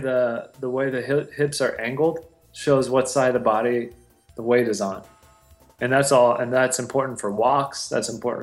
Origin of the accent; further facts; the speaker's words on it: Ohio, United States; I'm from Ohio, so I'm like contrapposto.